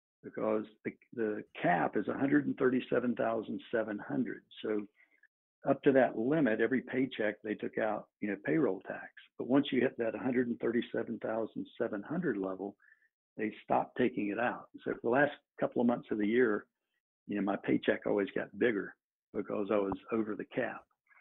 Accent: North Carolina, United States; I grew up here in North Carolina. I was probably like 7 years old when my dad got me a 410 shotgun. And so I grew up hunting.

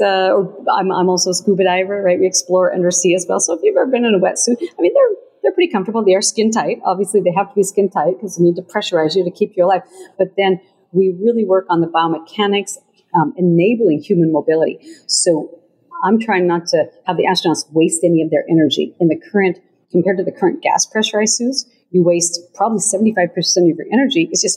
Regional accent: Rocky Mountains, United States; That helps growing up in the Rocky Mountains and just exploring, you know, beyond you know, your neighborhood and running up the mountain and things like that. So it was a great place to grow up and really within nature.

